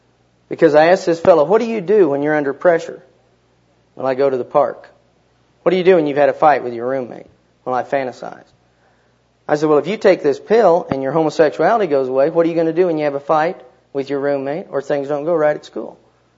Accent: Kansas, United States; I'm from Kansas

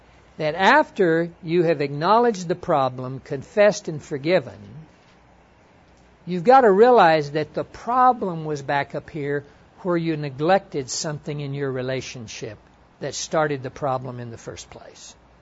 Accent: Hollis, Oklahoma, United States; And Carolyn and Jeff, they grew up in my hometown out in Hollis, Oklahoma.

